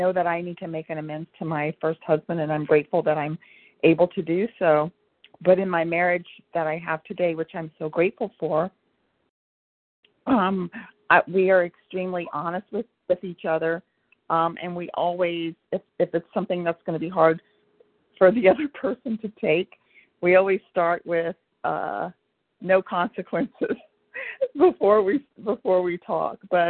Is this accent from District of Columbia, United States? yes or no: yes; Washington, District of Columbia, United States; Oh, I'm sorry. I'm from D.C.